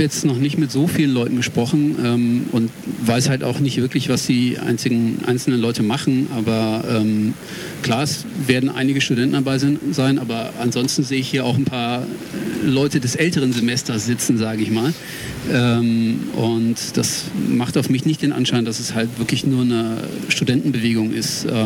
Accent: Würzburg, Bavaria, Germany; Ich komme aus Würzburg und bin auch kein wirklicher Occupier, sondern eigentlich eher von der Attack-Seite.

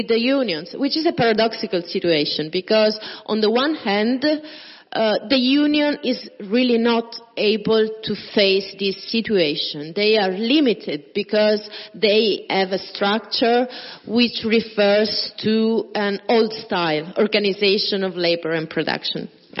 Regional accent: Bologna, Emilia-Romagna, Italy; I come from Bologna, which is both an industrial and a service logistic and building sector or whatever, productive reality.

